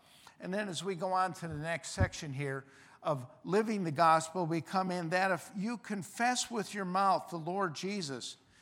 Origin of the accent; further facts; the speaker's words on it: Chicago, Illinois, United States; Even though I'm from Chicago, I love Gale Sayers.